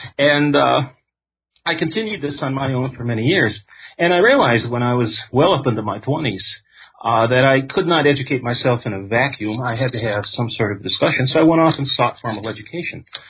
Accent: Detroit, Michigan, United States; I grew up in Detroit, which is a former city. I mean, it's still there, the shell.

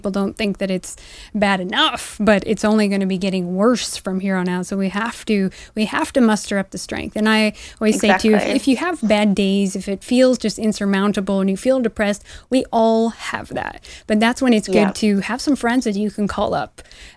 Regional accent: United States; me growing up in America, you in Australia, we've grown up in the colonies.

